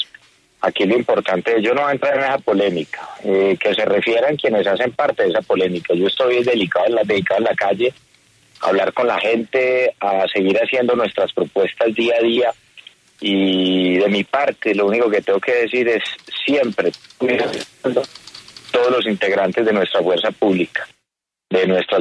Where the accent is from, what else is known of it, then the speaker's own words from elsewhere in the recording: Colombia; aquí todos somos colombianos